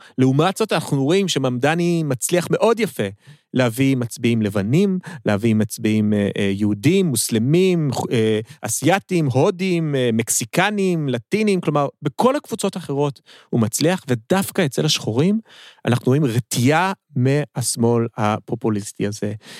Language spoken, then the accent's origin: Hebrew; Philadelphia, Pennsylvania, United States; also born or lived in New York, United States; אני אף פעם לא גרתי באמת בניו יורק. אני אומנם נולדתי בניו יורק, אבל אחרי זה עברנו לפילדלפיה, ואני, תכלס, הזהות שלי היא של פילדלפיה.